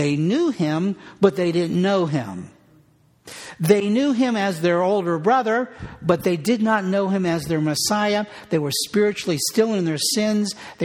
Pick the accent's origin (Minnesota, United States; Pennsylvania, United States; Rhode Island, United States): Pennsylvania, United States; Pittsburgh; It was rough growing up in Pittsburgh.